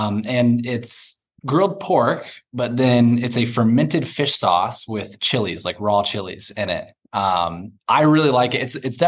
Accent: Indianapolis, Indiana, United States; Indianapolis, Indiana. Yeah.

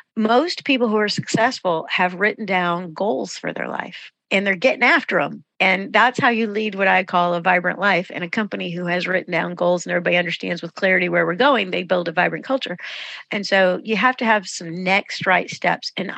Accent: North Carolina, United States; Here's what we say in North Carolina, because I'm from North Carolina.

